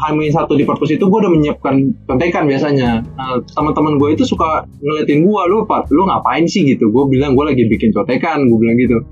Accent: Indonesia; now in China; Gue kan gua di teknik sipil gua kan cuma gua nih orang Indo, tapi gua di Cina itu ada juga banyak orang Indonya juga.

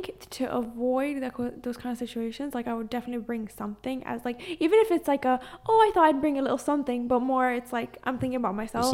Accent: Mexico; English is a second language; now in United States; I'm from Mexico.

